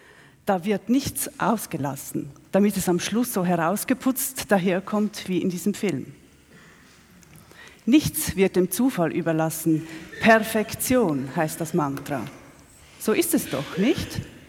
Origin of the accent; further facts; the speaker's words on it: Switzerland; accent: Swiss; Das ist Hochdeutsch mit Schweizer Akzent.